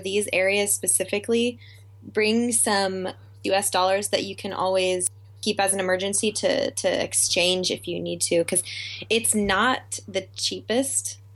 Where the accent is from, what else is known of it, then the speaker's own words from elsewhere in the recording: Tahoe, United States; now in Montana, United States; I grew up in Tahoe. I grew up at a lake with beautiful mountains.